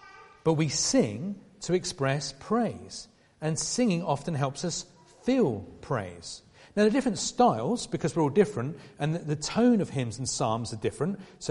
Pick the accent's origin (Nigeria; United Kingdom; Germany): United Kingdom; England; it's probably because I'm English